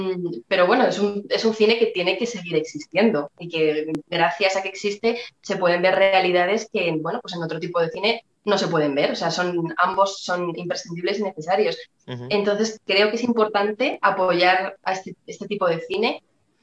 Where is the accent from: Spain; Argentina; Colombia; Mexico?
Spain; Madrid, Community of Madrid; yo soy de Hortaleza de toda la vida, o sea, quiero decir, he ido